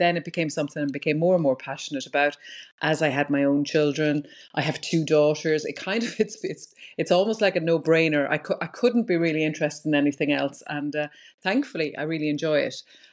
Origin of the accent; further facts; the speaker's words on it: Wexford, Leinster, Ireland; now in Ennis, Ireland; I'm from Wexford originally, trained in Galway in medical school and stayed west then after that. So I'm based in Ennis now.